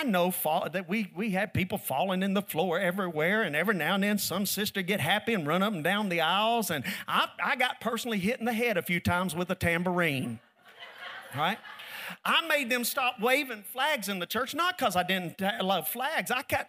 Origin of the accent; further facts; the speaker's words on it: Nashville, Tennessee, United States; I grew up in Nashville, in the inner city.